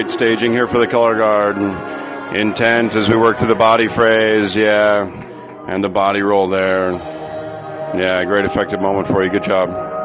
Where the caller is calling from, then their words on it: Indianapolis, Indiana, United States; I'm joining you from Indianapolis, Indiana.